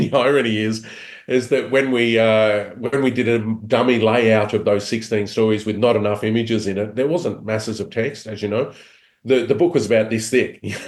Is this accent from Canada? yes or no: no; Australia; I'm Australian. It's always going to end up that way.